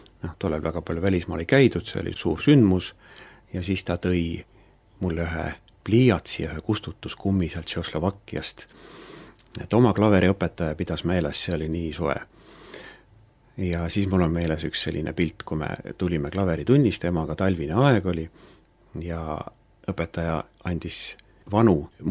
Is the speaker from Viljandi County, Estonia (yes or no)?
no; Haapsalu, Lääne County, Estonia; Siin ma olen sündinud ja olen elanud ja õpinguperiood välja arvata Tallinnas, siis olin ka siin.